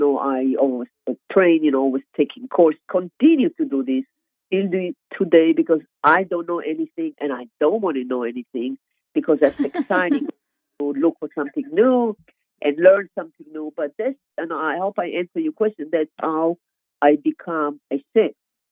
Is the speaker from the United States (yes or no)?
no; Israel; English is a second language; because obviously I have a different accent. So, yes. Of course, Mr. Bob Hope asked, where are you from? And I said, I'm from Israel.